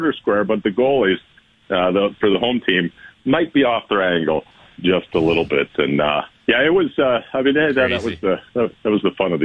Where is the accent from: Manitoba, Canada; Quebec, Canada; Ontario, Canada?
Ontario, Canada; Toronto; I grew up in Toronto, so you had to cheer for the Leafs.